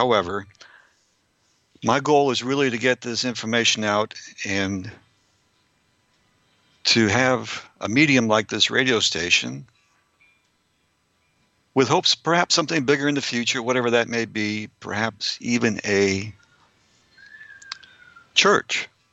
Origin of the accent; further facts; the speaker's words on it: Barrie, Ontario, Canada; born there; also born or lived in Halifax, Canada / Oromocto, Canada / Fredericton, Canada / Germany; And I was born in Barrie, Ontario. 1 year there, and then we moved to Halifax, Nova Scotia. And then to Oromocto, New Brunswick. And then my dad was stationed in Germany for 2 years. We moved back to New Brunswick, Fredericton.